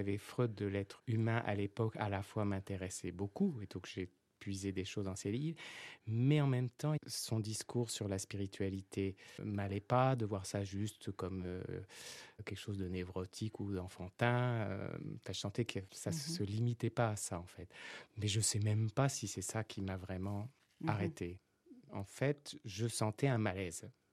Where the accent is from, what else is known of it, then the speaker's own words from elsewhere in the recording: Paris, Île-de-France, France; du point de vue géographique, je viens de Paris, d'une famille aisée